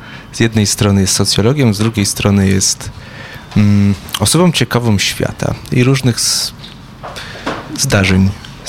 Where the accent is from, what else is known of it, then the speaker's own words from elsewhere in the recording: Kraków, Lesser Poland, Poland; Ja w ogóle jako krakowianin zauważam taki deficyt polityczny